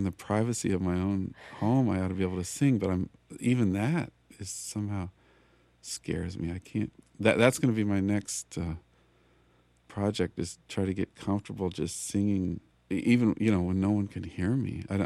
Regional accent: Colorado, United States; So, I mean, my stock answer is that I grew up in Colorado, so there must be some cowboy connection there.

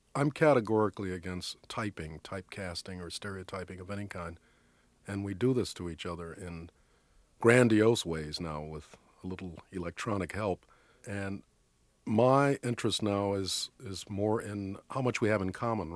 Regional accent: United States; I'm from the States, and I'm from a place that produced wonderful James Baldwin and Richard Wright and … jazz and all

